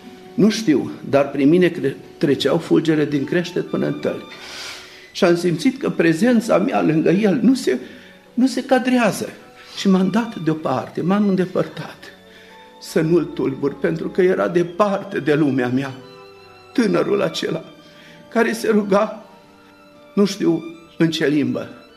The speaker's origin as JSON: {"language": "Romanian", "town": "Hunedoara", "region": "Hunedoara County", "country": "Romania", "tie": "born or raised there", "said": "Am crescut în Ardeal, între unguri, între nemți, am copilărit cu ei, în Hunedoara, acolo am crescut de mic."}